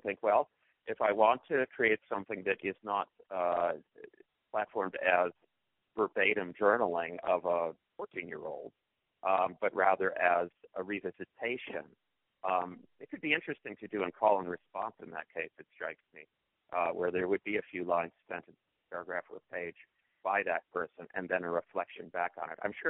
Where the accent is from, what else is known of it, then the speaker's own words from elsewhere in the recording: Whitefish Bay, Wisconsin, United States; And people hear that I grew up in Whitefish Bay, and now that must have been an easy and great childhood.